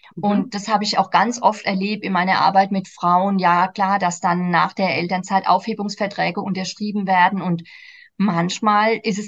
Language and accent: German; Aschaffenburg, Bavaria, Germany; aber ich komme ja auch aus Aschaffenburg und wir haben noch den Spessart